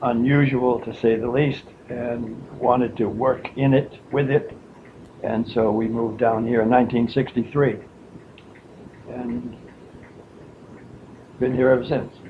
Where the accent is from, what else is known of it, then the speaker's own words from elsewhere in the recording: Gardner, Massachusetts, United States; born there; I was born in Gardner, Massachusetts.